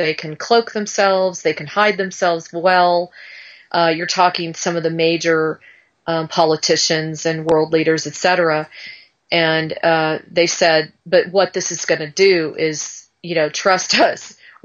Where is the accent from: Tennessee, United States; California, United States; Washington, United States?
California, United States; Now I'm from Southern California